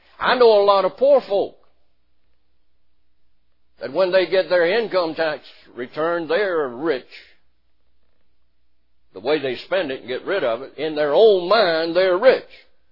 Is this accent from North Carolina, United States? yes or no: yes; North Carolina, United States; born there; But I was born in the Bible Belt in eastern North Carolina, between Kinston and New Bern, a little town that had one blinker light, 800 population, one city limit sign